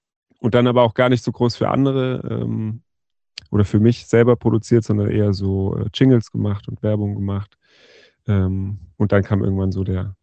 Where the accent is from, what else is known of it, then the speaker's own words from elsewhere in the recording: Southern Germany, Germany; now in Cologne, Germany; Na, ich komme aus Süddeutschland